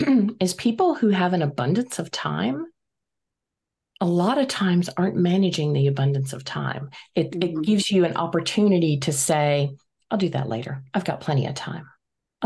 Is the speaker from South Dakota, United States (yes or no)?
no; Rhode Island, United States; I grew up in Rhode Island many nights with sand in the bed.